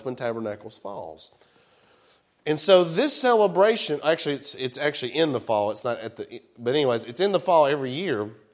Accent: Jackson, Tennessee, United States; Look, y'all, I'm from Jackson, Tennessee. I just tell it like it is.

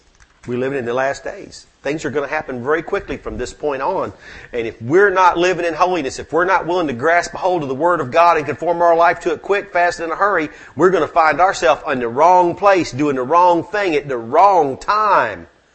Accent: the South, United States; also born or lived in Florida; Come on, I grew up in the South, y'all. There's more pig eating here than anywhere else on planet Earth.

